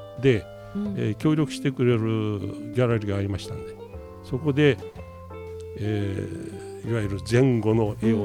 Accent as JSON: {"language": "Japanese", "region": "Fukuoka", "country": "Japan", "tie": "born there", "moved": "as an adult", "said": "私はね、はい、生まれは九州福岡県なんですよ。"}